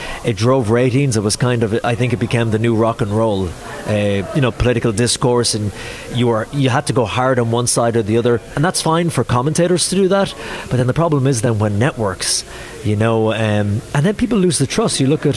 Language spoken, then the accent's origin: English; Ennis, Munster, Ireland; I got married in my hometown of Ennis in Ireland.